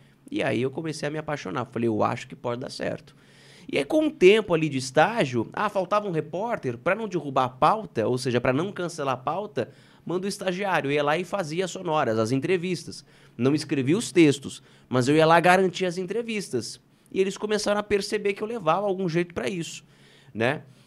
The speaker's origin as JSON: {"language": "Portuguese", "town": "Araçatuba", "region": "São Paulo", "country": "Brazil", "said": "Eu sou de Araçatuba."}